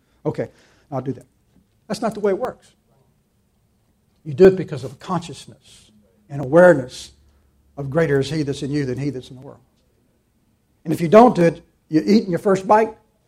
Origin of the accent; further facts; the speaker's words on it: United States; I said, no, I'm a Christian. I'm an American.